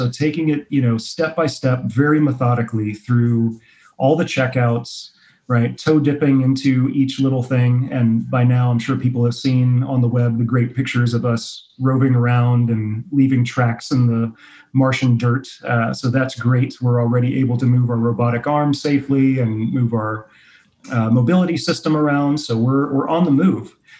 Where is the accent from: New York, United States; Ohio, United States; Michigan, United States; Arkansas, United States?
Ohio, United States; Cincinnati; also born or lived in Philadelphia, United States / Puerto Rico / Milwaukee, United States; I grew up, I was born in Philadelphia, and we moved as a family a number of times until settling in Cincinnati. So I've lived in Philadelphia, Puerto Rico, Milwaukee, Wisconsin, and then eventually in Cincinnati and really consider myself a Midwestern kid.